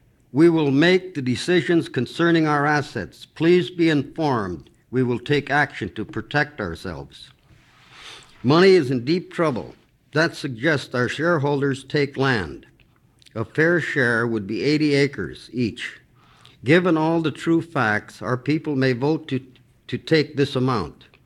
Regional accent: Alaska, United States; born there; I was born in the Aleutian Islands, and I'm a stockholder in the Aleut Corporation, two village corporations, and another regional corporation by inheritance.

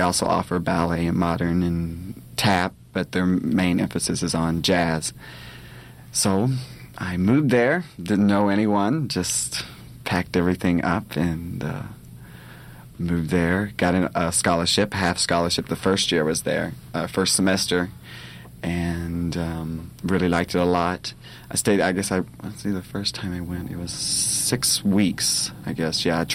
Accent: Kentucky, United States; I'm definitely from the South, if you can tell by my voice. It keeps going in and out. I'm originally from Kentucky. Grew up in the western part of Kentucky, right at the base of Indiana and Illinois.

